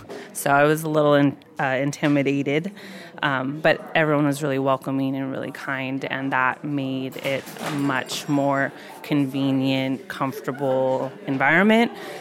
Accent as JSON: {"language": "English", "region": "Oregon", "country": "United States", "also_born_or_lived": "Hawaii", "said": "I am from the Pacific Northwest. I'm from Oregon, but I lived in Hawaii for about 12 years, and I'm recently back in the Northwest almost 2 years now."}